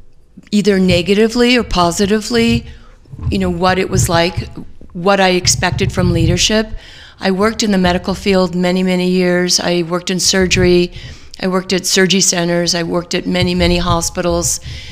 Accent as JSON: {"language": "English", "town": "Studio City", "region": "California", "country": "United States", "tie": "born or raised there", "said": "I grew up in the San Fernando Valley. Yes, right? I grew up in Studio City"}